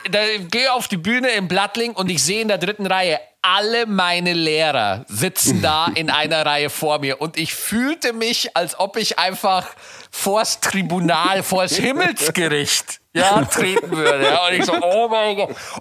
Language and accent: German; Bavaria, Germany; das war in Niederbayern, wo ich herkomme